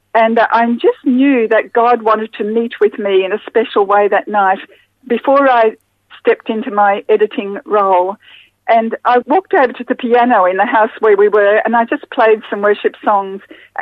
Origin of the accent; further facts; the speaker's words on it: Brisbane, Queensland, Australia; I grew up in Brisbane in the 50s and 60s